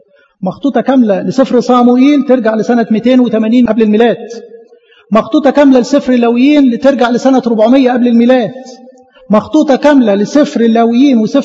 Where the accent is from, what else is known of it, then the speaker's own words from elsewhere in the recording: Egypt; في الأقصر عندنا في مصر